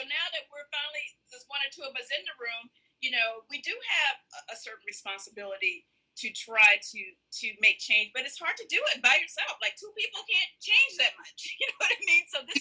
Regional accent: Alabama, United States; You know, I grew up in Alabama, so I've always kind of been around racism to some degree.

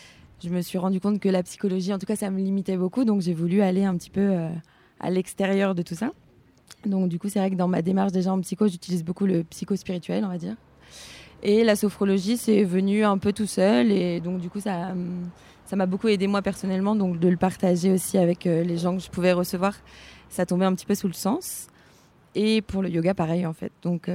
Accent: Brittany, France; Non, je suis bretonne.

